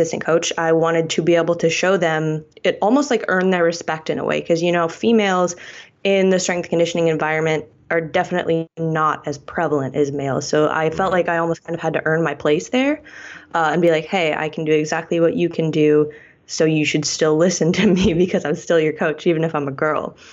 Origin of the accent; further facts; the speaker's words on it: Dayton, Ohio, United States; a sport performance facility where I grew up in Dayton